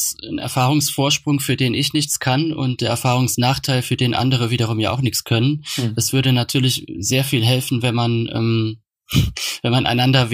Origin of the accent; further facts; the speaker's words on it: Kaiserslautern, Rhineland-Palatinate, Germany; accent: Palatinate German; meinen pfälzischen Kaiserslauterer Dialekt abzulegen